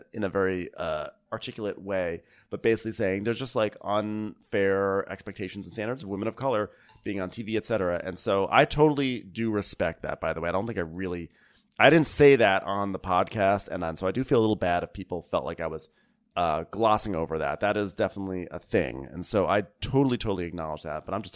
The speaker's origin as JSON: {"language": "English", "town": "New York City", "region": "New York", "country": "United States", "said": "I'm from New York City. Oh, I mean, we're all from New York City."}